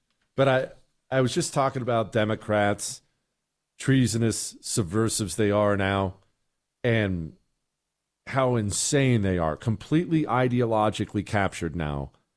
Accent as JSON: {"language": "English", "region": "Montana", "country": "United States", "tie": "born or raised there", "also_born_or_lived": "Ohio", "said": "While I understand I grew up in Montana and Ohio, I love New York City."}